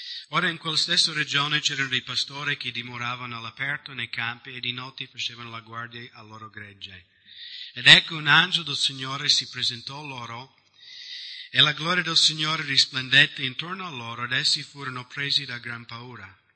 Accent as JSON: {"language": "Italian", "country": "United States", "said": "Io vengo dall'America"}